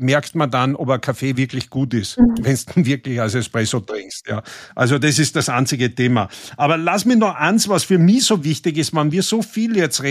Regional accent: Carinthia, Austria; Da sind wir Kärntner schon mal dran, oder?

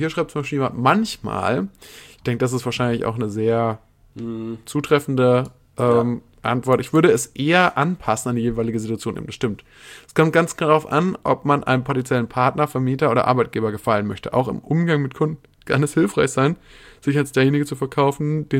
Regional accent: Baden-Württemberg, Germany; Bei uns in Baden-Württemberg.

